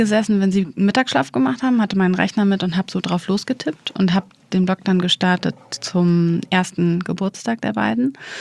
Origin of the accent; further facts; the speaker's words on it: North Rhine-Westphalia, Germany; Wir sind beide aus NRW